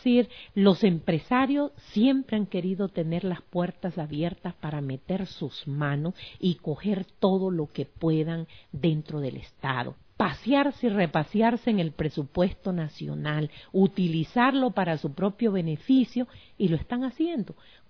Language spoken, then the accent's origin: Spanish; Honduras; no solamente ante nosotros como hondureños